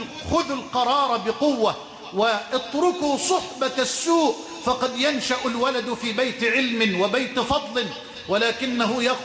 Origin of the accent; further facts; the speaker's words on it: Egypt; اللهم اجعل بلدنا مصر أمنا أمانا سخاء رخاء